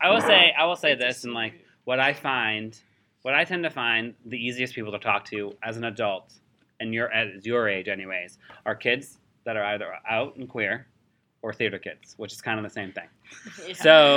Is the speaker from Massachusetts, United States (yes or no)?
yes; Massachusetts, United States; Not from here. I'm from Massachusetts.